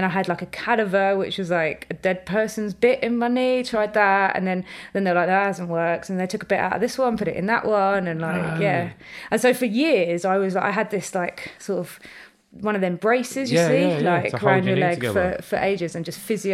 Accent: Brentford, London, United Kingdom; I grew up in Brentford, but I went to school in Chiswick.

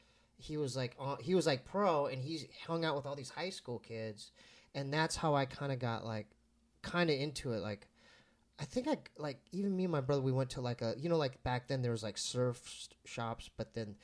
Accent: Poway, California, United States; No, I grew up in Poway.

